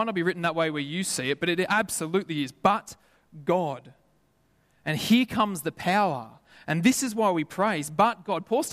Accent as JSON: {"language": "English", "town": "Lithgow", "region": "New South Wales", "country": "Australia", "tie": "born or raised there", "said": "Lithgow, where my hometown's from, there was fires in my street."}